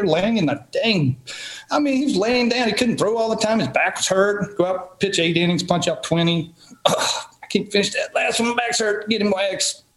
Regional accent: Marion, Virginia, United States; Nolan, you made your debut in my hometown, Marion, Virginia.

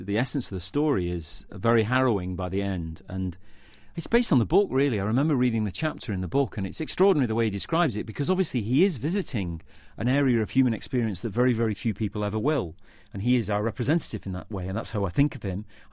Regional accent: Manchester, North West England, United Kingdom; I'm from Manchester, an industrial city in the northwest of England

